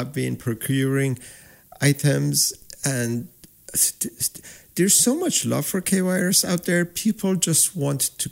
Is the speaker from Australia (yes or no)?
no; Iran; moved away; where are you from? And I go, I'm from Iran.